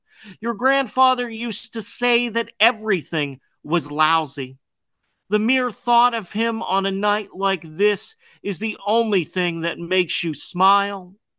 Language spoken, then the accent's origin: English; Greensburg, Pennsylvania, United States; I wrote this poem about growing up in Greensburg, which is where I'm from.